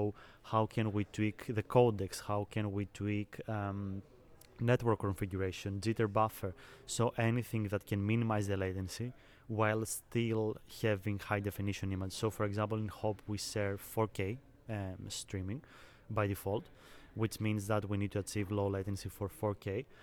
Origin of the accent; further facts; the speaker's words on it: Greece; English is a second language; now in Sweden; I am from Greece originally. I'm from Greece. And I'm living in Sweden for the last 5 years.